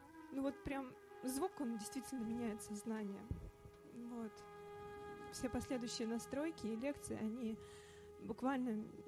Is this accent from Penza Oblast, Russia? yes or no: yes; Penza, Penza Oblast, Russia; я из Пензы, с мужем приехали.